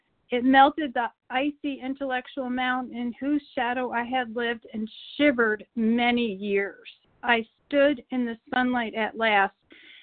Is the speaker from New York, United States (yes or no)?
yes; New York, United States; I'm from New York.